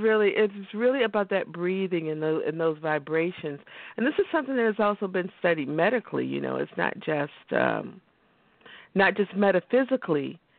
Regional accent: Southern United States, United States; I grew up in the Southern culture. Culturally, singing is like breathing.

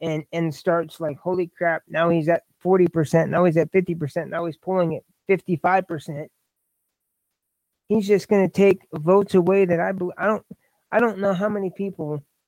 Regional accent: Indiana, United States; I'm confused because I'm from Indiana, but I don't get it.

